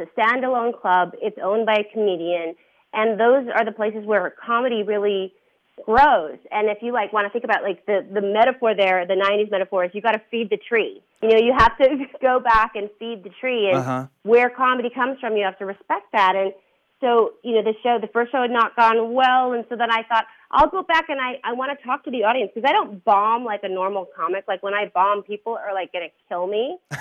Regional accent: San Francisco, California, United States; You know, I grew up in San Francisco, in the midst of the AIDS crisis

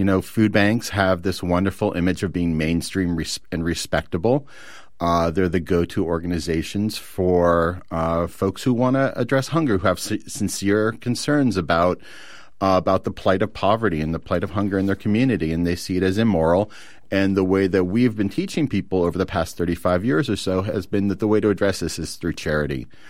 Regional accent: Youngstown, Ohio, United States; I grew up in Youngstown, Ohio, which was kind of, you know, one of the epicenters of the steel industry in the country.

